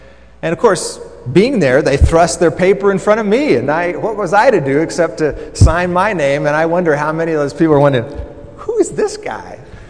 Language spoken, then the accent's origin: English; Dallas, Texas, United States; when I was growing up in Dallas